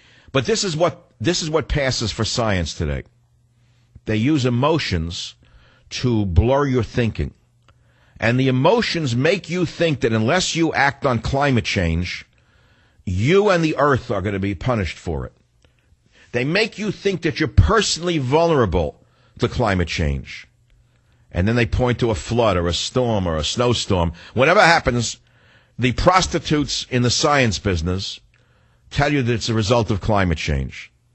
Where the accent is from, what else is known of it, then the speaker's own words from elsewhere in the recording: New York, United States; accent: New York; I almost sounded like I was from New York for a minute. I better be careful. I meant to say summer. No, I reverted back to my New York accent.